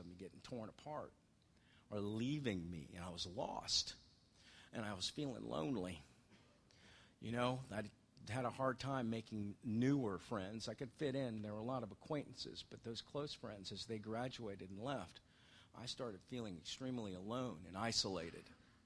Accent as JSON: {"language": "English", "town": "Tampa", "region": "Florida", "country": "United States", "tie": "born or raised there", "also_born_or_lived": "Montana", "said": "I was born up in Montana. My father was in the military. He was a pilot, bomber pilot. My mom was an immigrant from Germany, half Jew, survived the war and World War II. Both of them self-made, and that when he retired, they retired back down here to Tampa after I was born"}